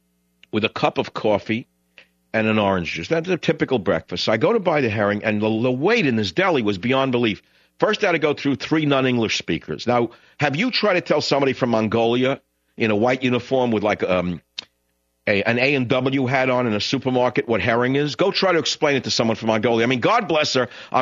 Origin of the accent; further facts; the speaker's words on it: New York, United States; Remember, I grew up in New York